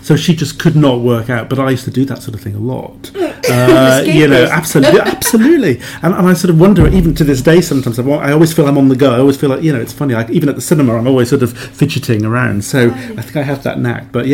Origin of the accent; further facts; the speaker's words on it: Cardiff, Wales, United Kingdom; born there; because I was born in Cardiff, so I took it for granted, but people would always say, oh, it's a beautiful city.